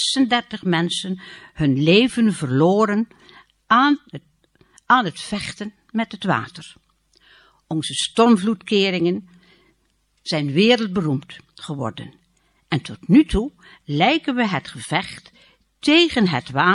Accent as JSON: {"language": "Dutch", "country": "Netherlands", "said": "Voortdurend zijn wij Nederlanders in gevecht met dat water."}